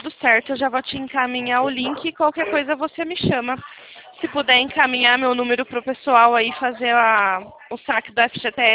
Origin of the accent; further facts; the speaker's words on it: Araras, São Paulo, Brazil; Eu sou de Arara, São Paulo.